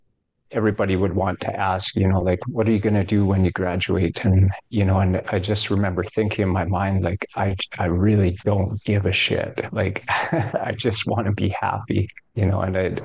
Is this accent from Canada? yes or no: yes; Revelstoke, British Columbia, Canada; born there; I was born in Revelstoke, BC. Small mountain town, and we worked in forestry and we built log homes.